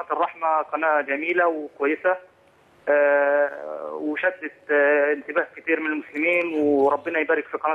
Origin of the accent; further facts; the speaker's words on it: Egypt; now in Benghazi, Libya; انا اصلا مصري ومقيم في مدينه بنغازي في ليبيا